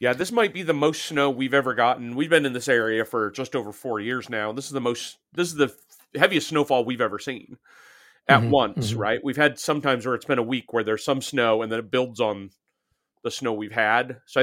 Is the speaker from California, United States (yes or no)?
no; Utah, United States; when I was growing up in Utah, I was one of those kids who kind of wore shorts all year round.